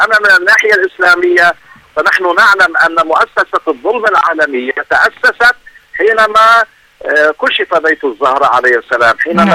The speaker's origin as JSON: {"language": "Arabic", "country": "Lebanon", "said": "وعندنا في لبنان جرائم قانا وغيرها"}